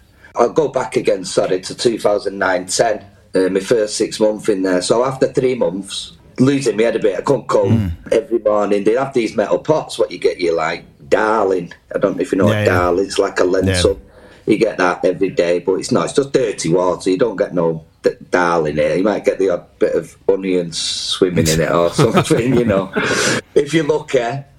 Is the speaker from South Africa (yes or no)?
no; United Kingdom; we're British, we're powerful, they'll get me out, you know.